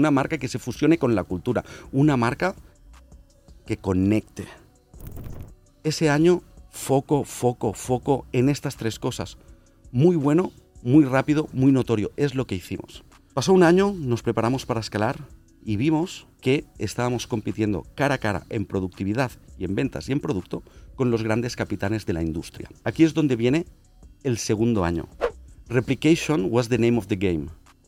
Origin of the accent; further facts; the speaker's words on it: Barcelona, Catalonia, Spain; tengo 40 años y soy de Barcelona.